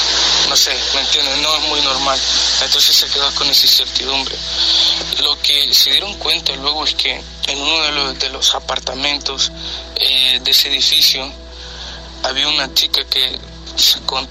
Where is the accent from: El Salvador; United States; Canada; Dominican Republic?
El Salvador; como somos del Salvador, me cuenta lo mismo.